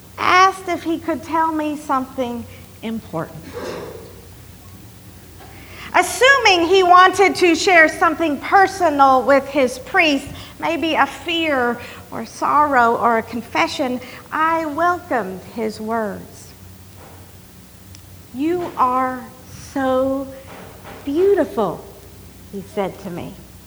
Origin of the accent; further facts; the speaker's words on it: Kentucky, United States; now in Ridgefield, United States; but I am from Central Kentucky, and it's great to be back in a place where other people sound like me.